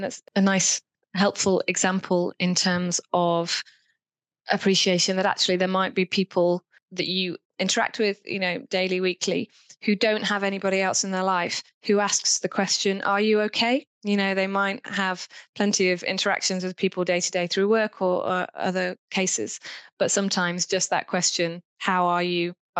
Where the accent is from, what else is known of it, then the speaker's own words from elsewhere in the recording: England, United Kingdom; We ask if someone's okay, and our go-to response as English people is, yes, I'm fine.